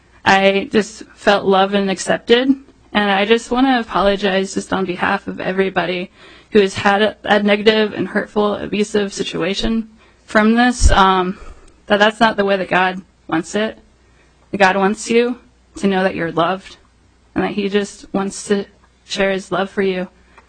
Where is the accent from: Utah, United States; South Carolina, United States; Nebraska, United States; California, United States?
Nebraska, United States; now in Minnesota, United States; Because I grew up in Western Nebraska, super conservative rural area.